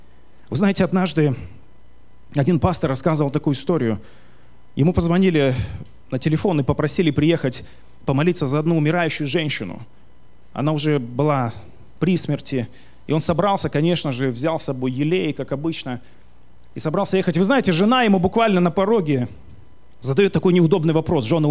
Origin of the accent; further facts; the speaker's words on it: Tajikistan; я родился и вырос в Таджикистане.